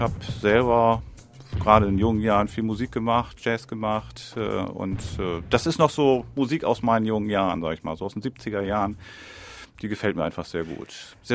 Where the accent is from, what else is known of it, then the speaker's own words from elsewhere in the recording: Wilhelmshaven, Lower Saxony, Germany; born there; now in Leer, Germany; 11. Dezember 1960 bin ich geboren in Wilhelmshaven. Also kein Ostfriese, kein leiblicher Ostfriese, aber der ostfriesischen Landschaft sehr verbunden.